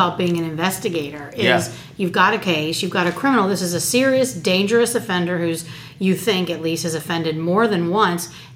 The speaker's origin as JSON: {"language": "English", "town": "Atlanta", "region": "Georgia", "country": "United States", "tie": "born or raised there", "said": "we do have a lot of listeners in Atlanta, okay. my hometown."}